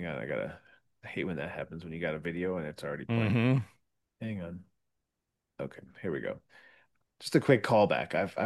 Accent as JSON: {"language": "English", "town": "Chicago", "region": "Illinois", "country": "United States", "said": "want your take on this tattoo, since we're from Chicago."}